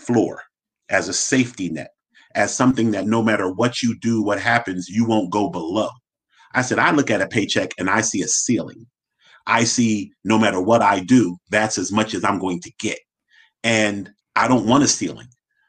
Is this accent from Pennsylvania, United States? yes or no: yes; Philadelphia, Pennsylvania, United States; So I'm born and raised in Philly. I'm not going to hit you with the … yes, in West Philadelphia, I was born and raised.